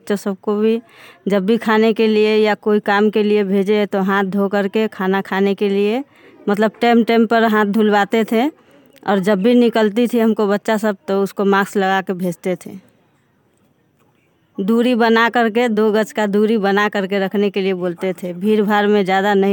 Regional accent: Sarfuddinpur, Bihar, India; हम हनी समूह के सदस्य हैं और सरफुद्दीनपुर के रहने वाले हैं।

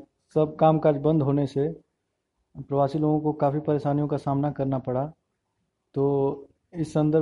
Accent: Dhamupur, Uttar Pradesh, India; ग्राम post Dhamupur, जनपद गाजीपुर का निवासी हूँ।

